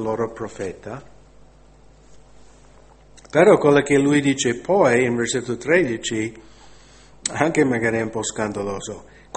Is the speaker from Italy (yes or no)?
no; United States; Italian is a second language